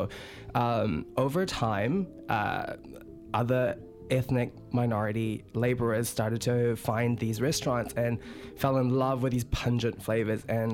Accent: Fiji; born there; also born or lived in New Zealand; I was born in Fiji, so my parents owned takeaways in Fiji, but also they've owned takeaways in New Zealand as well.

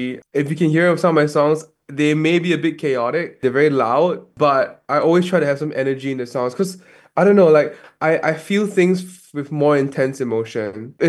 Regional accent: Singapore; I'm from Singapore.

